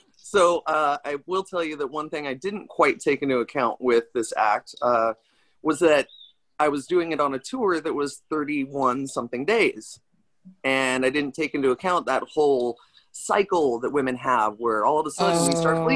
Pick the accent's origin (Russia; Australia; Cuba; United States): United States; Las Vegas, Nevada; oh, sorry, I'm from Vegas. This may take a minute.